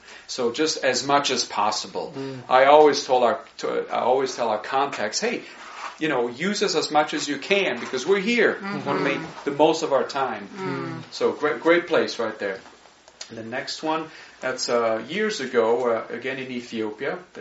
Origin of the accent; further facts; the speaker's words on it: Switzerland; Again, I was born and raised in Switzerland. That's why I have a little accent there.